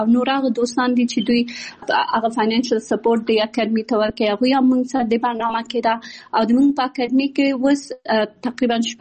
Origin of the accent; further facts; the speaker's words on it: Kabul, Afghanistan; born there; also born or lived in Pakistan; زه په کابل کې زیږیدلې یم او خپل ابتدایي تعلیمات مې په پاکستان کې کړی او بیا ثانوي او بیرته پوهنتون مې په کابل کې ویلی ده.